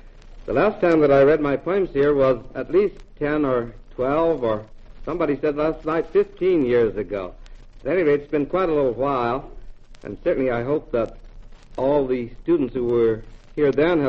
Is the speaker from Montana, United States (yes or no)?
no; Joplin, Missouri, United States; born there; I was born in Joplin, Missouri, but I belonged to a family that was always moving, and I wasn't really due to have been born in Joplin. I was due to have been born in Guthrie, Oklahoma